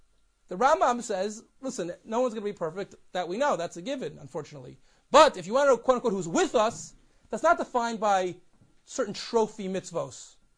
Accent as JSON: {"language": "English", "town": "Cincinnati", "region": "Ohio", "country": "United States", "tie": "born or raised there", "said": "You know, I know growing up that I grew up in Cincinnati, and a very interesting community there"}